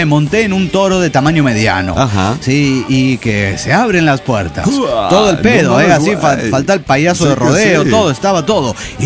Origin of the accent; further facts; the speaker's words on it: Maracaibo, Zulia, Venezuela; now in Colombia; maracucho en Locombia.